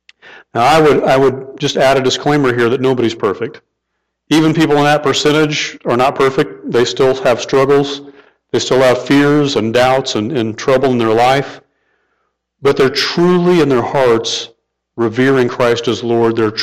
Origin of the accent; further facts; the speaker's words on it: California, United States; born there; I was born in California. I have no clue where that is.